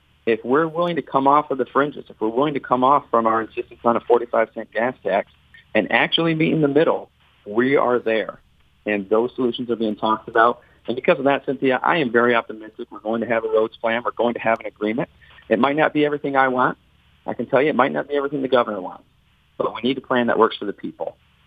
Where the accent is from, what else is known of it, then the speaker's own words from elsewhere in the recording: Michigan, United States; Obviously, I'm from Northern Michigan.